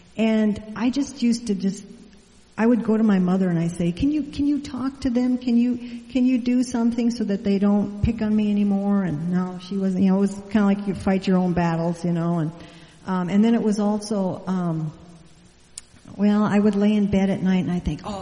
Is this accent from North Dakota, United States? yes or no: yes; North Dakota, United States; I grew up in North Dakota, and I grew up on a farm, and I grew up about 9 miles from town, and I had to ride a school bus.